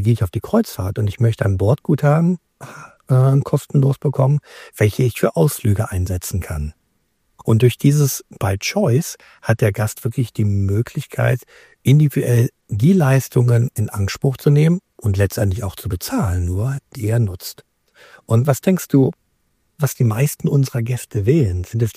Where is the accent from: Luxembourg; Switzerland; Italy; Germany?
Germany; Düsseldorf, North Rhine-Westphalia; Ich als Düsseldorfer kenne vielleicht ja Schafe von den Rheinufer